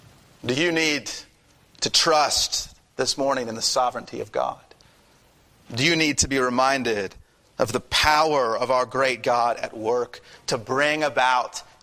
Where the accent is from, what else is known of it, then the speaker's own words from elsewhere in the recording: Durham, North Carolina, United States; I'm from Durham. I'm not from Raleigh, Durham. In my mind, Durham had all of the associations, positive and negative.